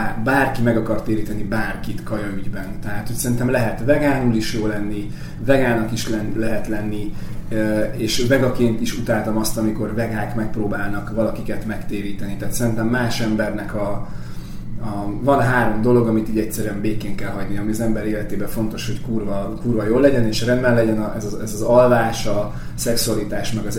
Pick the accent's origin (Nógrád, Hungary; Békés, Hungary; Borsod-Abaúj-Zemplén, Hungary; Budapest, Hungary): Nógrád, Hungary; Salgótarján; also born or lived in Pásztó; Én Pásztón születtem, 3 éves koromtól Salgótarjánban éltünk.